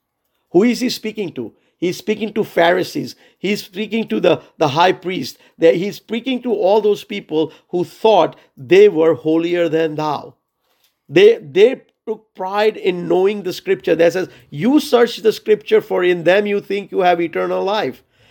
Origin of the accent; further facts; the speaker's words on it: India; look, I come from India. There are a billion people